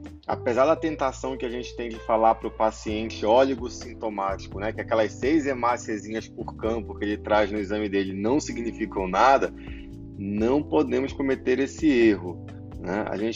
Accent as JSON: {"language": "Portuguese", "town": "Santarém", "region": "Pará", "country": "Brazil", "tie": "born or raised there", "said": "atuante na cidade de Santarém do Pará, que é minha terra natal"}